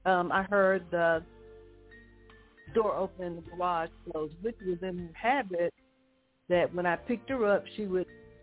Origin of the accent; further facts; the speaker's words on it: Pine Bluff, Arkansas, United States; Okay, I am born and raised in Pine Bluff, as well as my husband. My husband and I were high school sweethearts, and so we have grown up in Pine Bluff, raised our children here as well